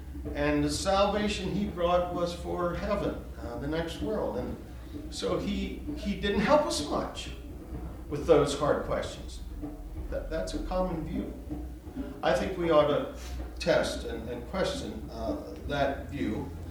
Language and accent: English; Akron, Pennsylvania, United States; from Akron, Pennsylvania.